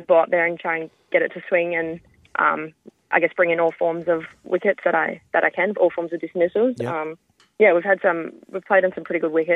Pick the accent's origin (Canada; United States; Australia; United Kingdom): Australia; Sydney, New South Wales; Yeah, so I grew up in Western Sydney.